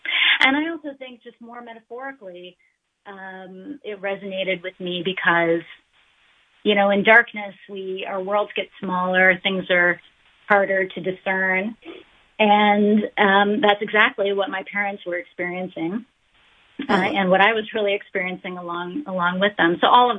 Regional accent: Ohio, United States; now in New York, United States; They remained in the home in which I grew up in Ohio, and I, as I said earlier, live in New York.

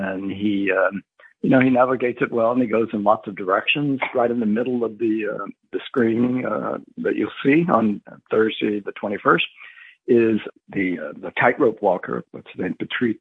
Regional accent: Louisiana, United States; I am growing up in Cajun country in South Louisiana.

